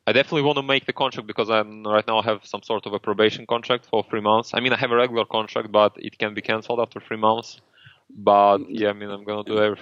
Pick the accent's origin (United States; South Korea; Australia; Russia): Russia; English is a second language; I speak really good English and really good German and Russian too, because I'm from Russia. So English is not my mother tongue.